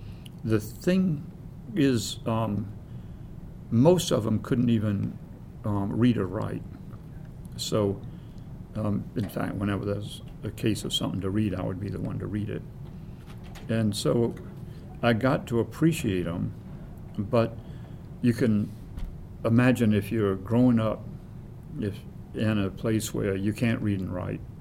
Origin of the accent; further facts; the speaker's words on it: the South, United States; born there; Because I was born in the South in a small town at a time when it was segregated.